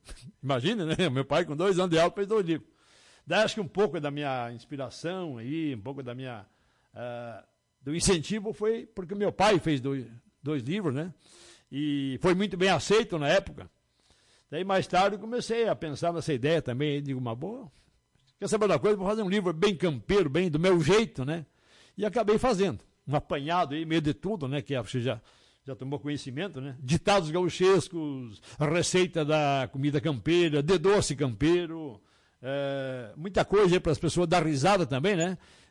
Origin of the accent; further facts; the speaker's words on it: Rio Grande do Sul, Brazil; Isso é muito bom para nós que somos gaúchos, né, dia 20 de setembro